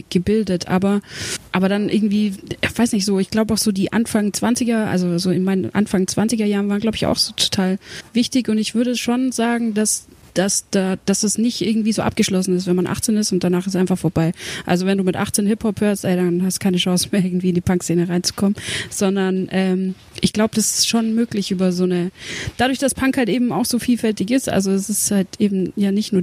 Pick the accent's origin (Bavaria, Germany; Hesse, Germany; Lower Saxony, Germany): Bavaria, Germany; weil ich komme einfach aus dem Kaff aus Bayern und da gab's sowas überhaupt nicht halt, also nirgendwo